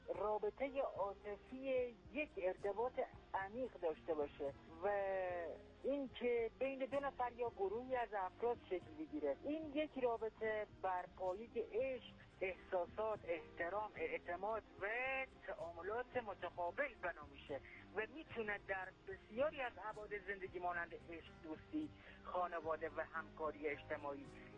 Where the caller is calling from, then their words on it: Jahrom, Fars, Iran; از شهرستان جهتم، استان فارس.